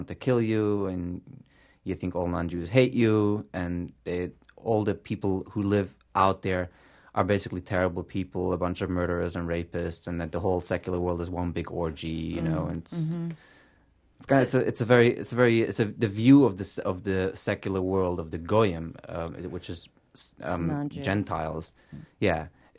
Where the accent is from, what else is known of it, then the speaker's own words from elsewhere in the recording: New York City, New York, United States; I grew up in New York City, yes, a stone's throw from Manhattan, but a world away.